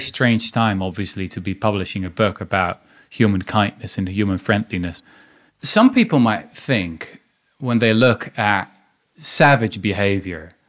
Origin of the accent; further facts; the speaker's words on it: Netherlands; I'm from the Netherlands.